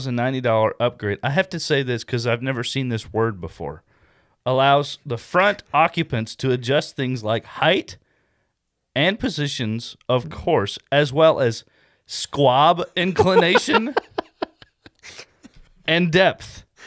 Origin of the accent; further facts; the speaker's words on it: Germany; accent: German; English is a second language; I don't want to spit all over the microphone with my German accent